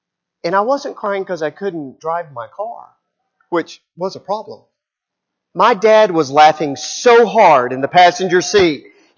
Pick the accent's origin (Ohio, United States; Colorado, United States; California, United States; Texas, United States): Texas, United States; Lubbock; moved away as an adult; When I was getting ready to go off to college, and I grew up in Lubbock, Texas, in the Panhandle, and I decided I wanted to go down to Temple Terrace